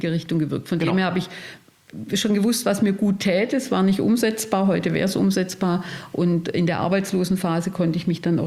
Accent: Stuttgart, Baden-Württemberg, Germany; ich komme aus Stuttgart

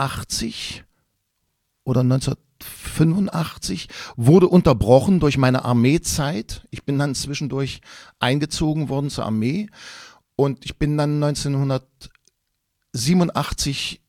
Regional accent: Quedlinburg, Saxony-Anhalt, Germany; ich bin in Quedlinburg im Harz groß geworden

